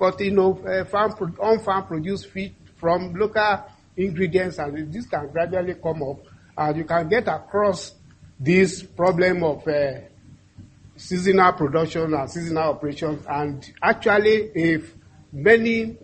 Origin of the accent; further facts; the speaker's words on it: Nigeria; from Nigeria. I want to share my experience as an African country with Namibia. Nigeria used to be in that situation.